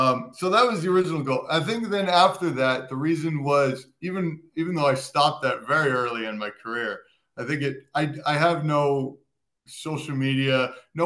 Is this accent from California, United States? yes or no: yes; Sacramento, California, United States; I am from Sacramento, California. My passport is blue.